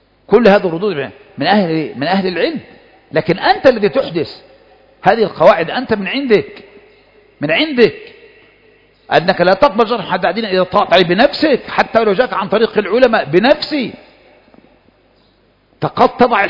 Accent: Kafr El Sheikh Governorate, Egypt; أنت مصري وإحنا جيران كمان، أنت من الدقالية وإحنا من كفر الشيخ.

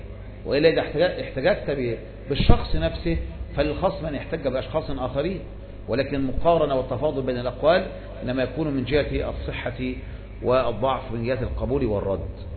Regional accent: Egypt; إحنا مصريين عندنا عادة لما نقول

